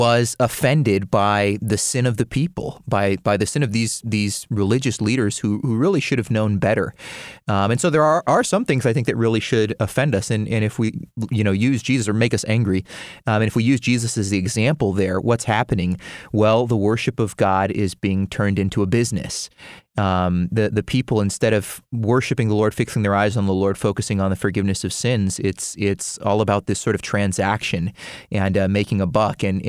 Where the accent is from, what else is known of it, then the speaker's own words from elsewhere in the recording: San Diego, California, United States; So anyways, yeah, growing up in San Diego and being Hispanic, you know, you can't, Don't mess with my Mexican food.